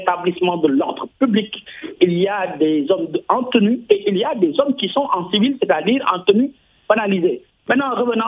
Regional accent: Senegal; Parce que moi aussi, je suis sénégalais, j'ai vu.

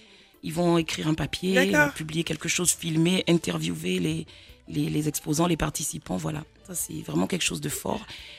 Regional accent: Gabon; je suis originaire du Gabon

